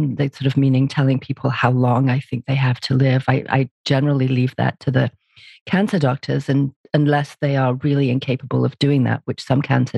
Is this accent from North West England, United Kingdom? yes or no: yes; North West England, United Kingdom; also born or lived in London / Istanbul, Turkey; I have an accent and I'm originally from England. I'm a beautiful small town up in the northwest of England called the Lake District.